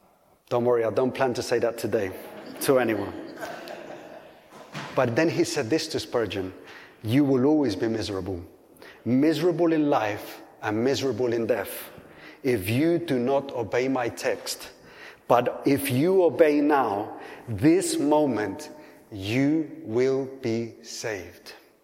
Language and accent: English; Colombia; now in United Kingdom; And I'm from Colombia, and I come to the UK.